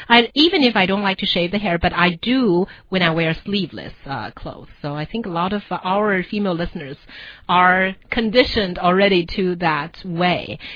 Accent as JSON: {"language": "English", "country": "China", "tie": "born or raised there", "said": "growing up in China, I am used to seeing men and women who are comparatively hairless"}